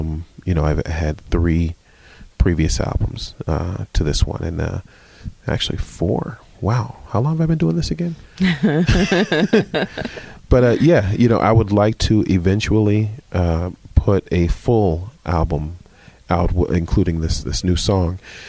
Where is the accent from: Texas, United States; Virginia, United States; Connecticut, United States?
Virginia, United States; also born or lived in Detroit, Michigan; You know, I am actually originally from Virginia.